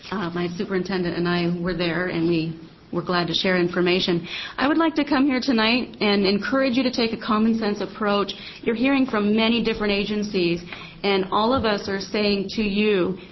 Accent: Weimar, Oregon, United States; I am from Weimar, Oregon, and I serve on the Rogue River School Board.

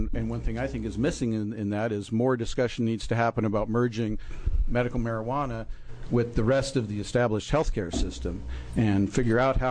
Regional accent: Dillard, Oregon, United States; I'm from Dillard, Oregon

